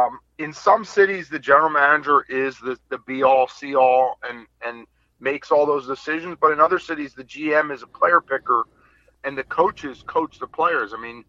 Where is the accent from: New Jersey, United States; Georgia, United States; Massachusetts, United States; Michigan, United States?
New Jersey, United States; Atlantic City; I'm from Atlantic City, New Jersey. I went to Atlantic City High School. I had my bar mitzvah at Trump Castle Hotel and Casino in Atlantic City.